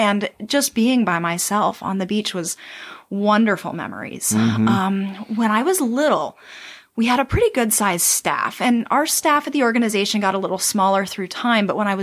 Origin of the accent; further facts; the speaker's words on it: Bonaire, Caribbean Netherlands; born or raised there